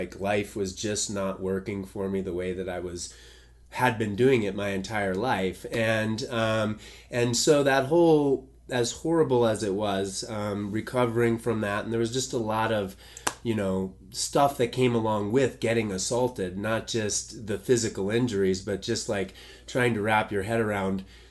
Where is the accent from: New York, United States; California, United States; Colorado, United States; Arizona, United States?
Colorado, United States; Boulder; And I grew up in Boulder.